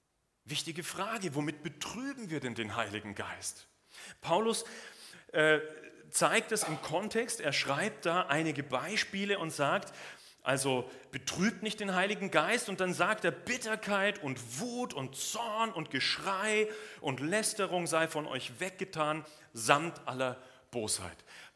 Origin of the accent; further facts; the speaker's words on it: Bavaria, Germany; now in Switzerland; Ich bin aufgewachsen in Bayern, in der Nähe von München.